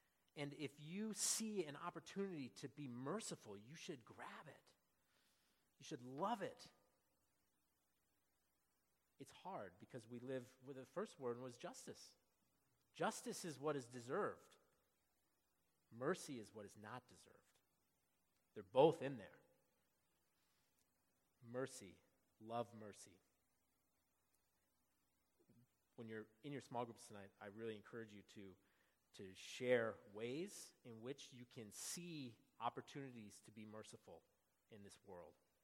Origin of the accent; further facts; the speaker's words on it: Lynn, Massachusetts, United States; I'm from Lynn, Massachusetts, and I play for the glory of the Lord.